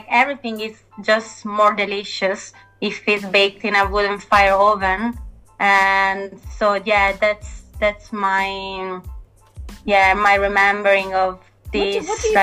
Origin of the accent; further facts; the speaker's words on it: Apulia, Italy; I'm lucky that I come from Puglia.